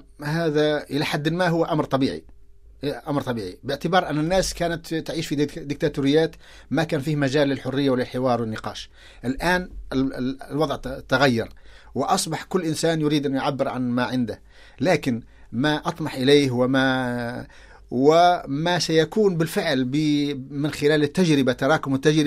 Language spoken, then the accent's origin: Arabic; Tunisia; أنا رجعت إلى تونس وشفت فيها، أنا من تونس